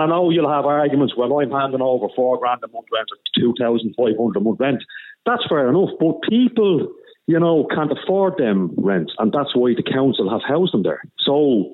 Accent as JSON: {"language": "English", "town": "Dublin", "region": "Leinster", "country": "Ireland", "said": "I'm originally from the Oscar Square part of that area."}